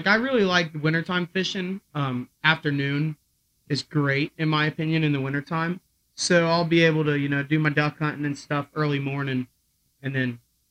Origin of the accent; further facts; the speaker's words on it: Mims, Florida, United States; I was born and raised in Mims, lived here my whole life.